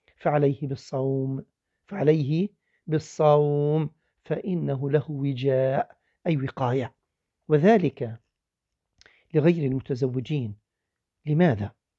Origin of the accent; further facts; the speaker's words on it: Jordan; وأحيانا إحنا عندنا في الأردن مثلا قد يكون شهر 5 أيضا بارد